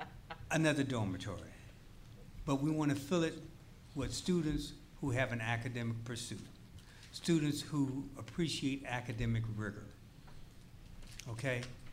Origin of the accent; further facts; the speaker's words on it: Inglewood, California, United States; I grew up in Inglewood, my family home is still in Inglewood